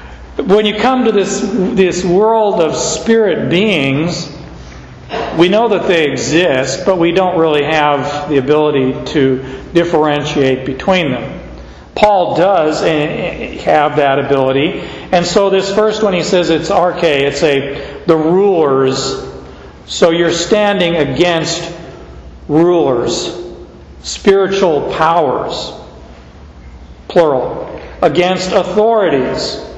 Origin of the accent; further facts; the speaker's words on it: Phoenix, Arizona, United States; I grew up in Arizona, and so my vocabulary about snow is very limited.